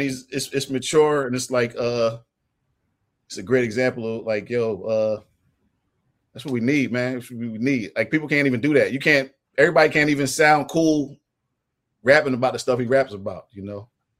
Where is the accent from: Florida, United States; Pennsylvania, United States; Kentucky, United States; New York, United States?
Pennsylvania, United States; Philadelphia; I'm from West Philly, from Winfield / Overbrook, right?